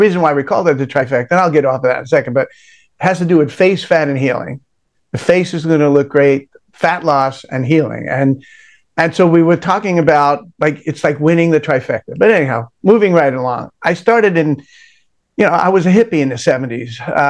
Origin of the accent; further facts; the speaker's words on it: Brooklyn, New York, United States; one of the things that you and I discussed before coming on air was the fact that we're both from Brooklyn.